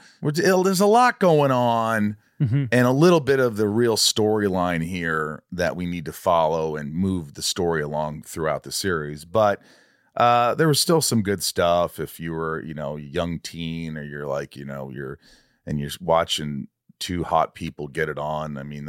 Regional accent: Indiana, United States; I grew up in Indiana.

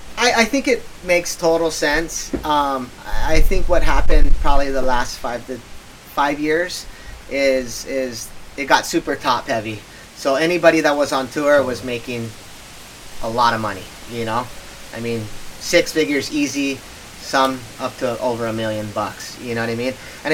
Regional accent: Hawaii, United States; Like, most of us grew up on the North Shore. I mean, I grew up on the South Side

